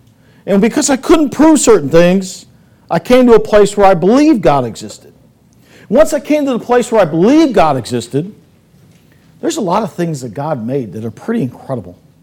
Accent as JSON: {"language": "English", "region": "East Coast", "country": "United States", "said": "But I am from the East Coast, and my mom opens one present tonight."}